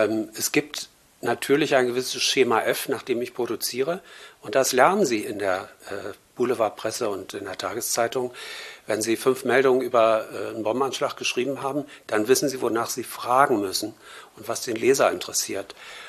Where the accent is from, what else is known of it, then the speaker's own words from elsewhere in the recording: Berlin, Germany; born there; ich bin 1960 in West-Berlin geboren.